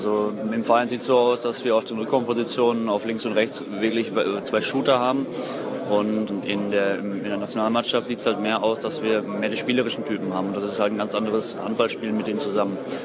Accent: North Rhine-Westphalia, Germany; NRW ist halt meine Heimat.

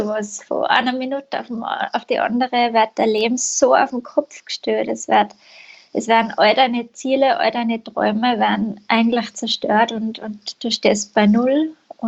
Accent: St. Gallen, Switzerland; ich habe die Tourismusschule bei uns in St. Gallen gemacht

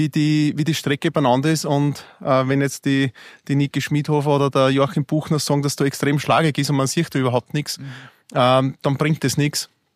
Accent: Burgenland, Austria; das wäre mir als Burgenländer ein bisschen zu eisig und zu steil

